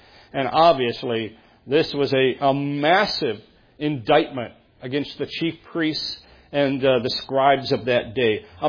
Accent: Texas, United States; I'm from Texas, and doesn't that mean Texas, you know?

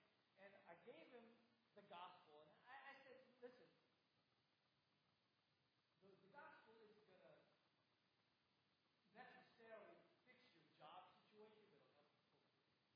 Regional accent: California, United States; I'm from California, which is a good state to be from. That's how I used to say it. But you know what? I'm from California and I love California.

